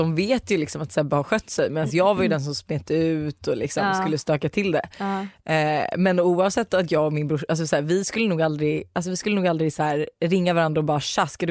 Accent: Danderyd, Stockholm County, Sweden; also born or lived in Australia; now in Sollentuna, Sweden; Men jag är uppvuxen i Danderyd. Ja. Bodde en stund i Australien och bor nu i Sollentuna.

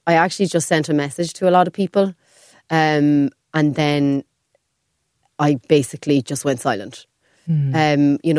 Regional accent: Ireland; I'm from the country. I'm not from Dublin.

